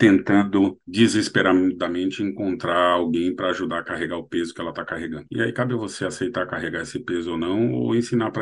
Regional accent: Brazil; Vocês vão perceber que nós somos brasileiros, né? Que nós, eu vou me incluir sempre nisso

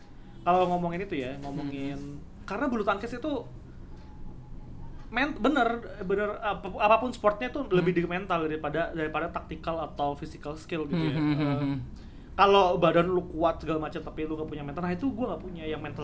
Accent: Samarinda, East Kalimantan, Indonesia; also born or lived in Banjarmasin, Indonesia; Jadi gua lahir besar tuh di Samarinda. Jadi gue di Samarinda tuh sampai SMP, SMA gue sekolah di Kalimantan Selatan, Banjarmasin.

